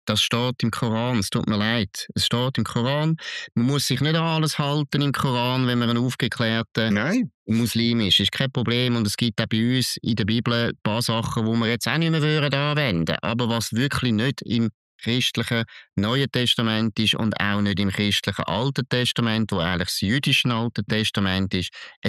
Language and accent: German; Switzerland; Aber hier in der Schweiz sind wir Schweizer